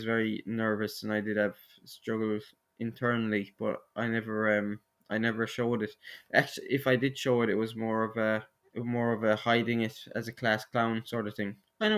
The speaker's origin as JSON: {"language": "English", "region": "Munster", "country": "Ireland", "said": "I'm from Clare, I'm 27 years old."}